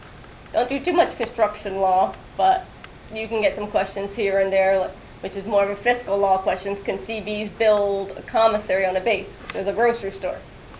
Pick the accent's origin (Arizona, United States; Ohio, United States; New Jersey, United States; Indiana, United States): New Jersey, United States; I grew up in New Jersey. I like being by the shore.